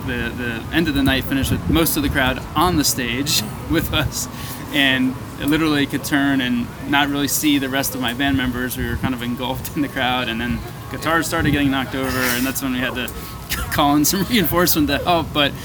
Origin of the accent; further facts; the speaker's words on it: South Brunswick, New Jersey, United States; also born or lived in Northern Virginia; I'm personally originally from South Brunswick, New Jersey, and then I came down to this area for college, and been lived in Capitol Hill for a while, and lived in Northern Virginia, so I've been in the area for a while now.